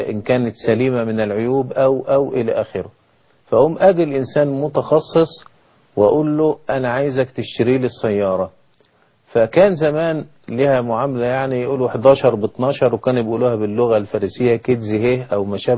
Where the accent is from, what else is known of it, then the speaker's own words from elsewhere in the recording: Egypt; عندنا في مصر